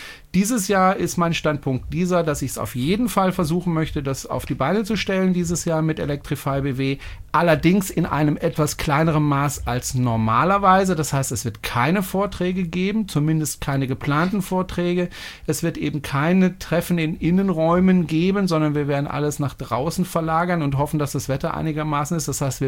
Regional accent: France; German is a second language; ich bin Franzose

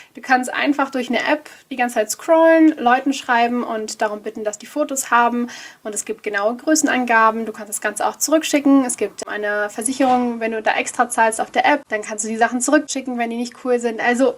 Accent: Germany; born there; weil wir sind jetzt vielleicht hier in Deutschland geboren

